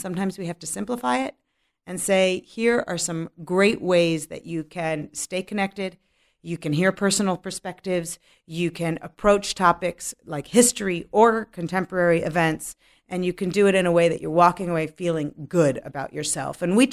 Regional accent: Louisville, Kentucky, United States; when I was growing up in Louisville, Kentucky, as a young woman, my parents raised us that Israel was very integral to the Jewish identity.

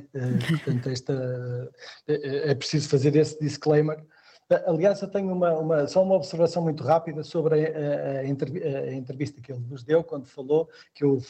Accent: Porto, Norte, Portugal; eu sou do Porto, eu nasci na Sé do Porto, nunca vivi na Sé, mas nasci na Ordem do Terço, na Sé.

